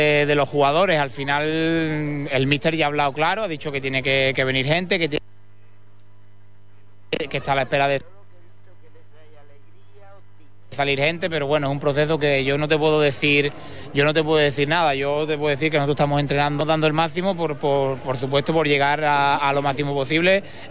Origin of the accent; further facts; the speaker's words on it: Poland; Spanish is a second language; Jugar aquí en mi casa, ¿no? En mi tierra, estaba muchísima gente de mi familia